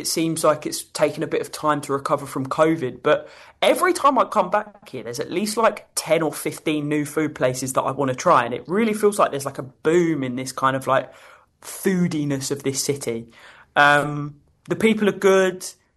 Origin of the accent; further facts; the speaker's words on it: United Kingdom; that is not something I could get on board as a British person.